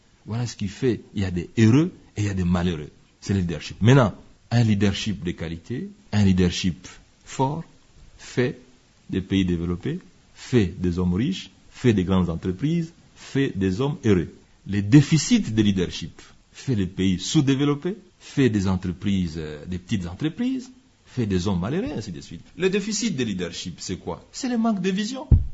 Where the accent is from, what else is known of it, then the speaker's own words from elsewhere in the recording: Kindu, Maniema, DR Congo; born there; située dans ma ville natale de Kindu